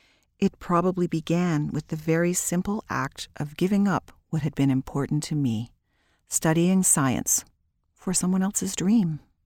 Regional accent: Kingston, Ontario, Canada; I grew up in Kingston, Ontario, Canada, with three siblings, one sister and two brothers.

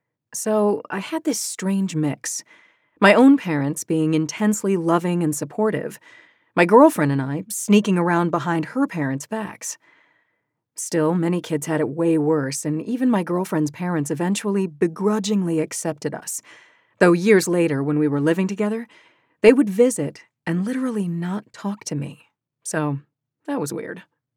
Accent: Allentown, Pennsylvania, United States; only a few hours away from my hometown of Allentown, Pennsylvania, but light years away culturally.

